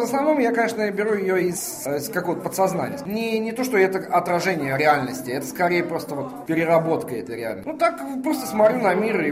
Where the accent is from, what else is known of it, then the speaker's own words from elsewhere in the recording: Russia; я сам из России, я очень люблю Россию.